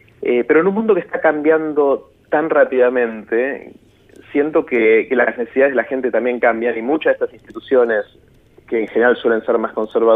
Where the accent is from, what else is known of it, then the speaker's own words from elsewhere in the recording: Argentina; yo soy argentino